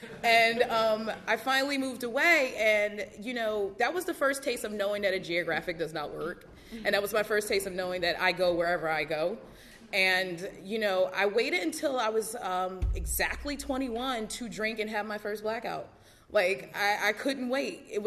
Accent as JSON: {"language": "English", "town": "Philadelphia", "region": "Pennsylvania", "country": "United States", "tie": "born or raised there", "lives_now": "New York City, United States", "said": "I grew up in Philadelphia. I lived in New York City for the last, 11 years?"}